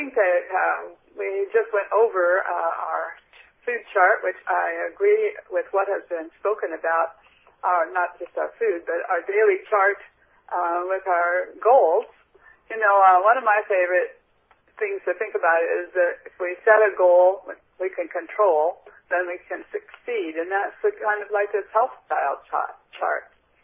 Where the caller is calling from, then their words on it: Vashon, Washington, United States; I'm calling from Vashon, Washington.